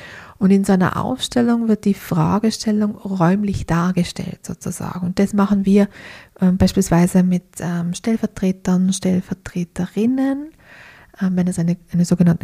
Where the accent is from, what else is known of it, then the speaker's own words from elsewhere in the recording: Tyrol, Austria; now in Egg, Austria; ich bin ursprünglich Tirolerin, wie man es vielleicht erhören kann. Mir hat die Liebe in den Bregenzer Wald verschlagen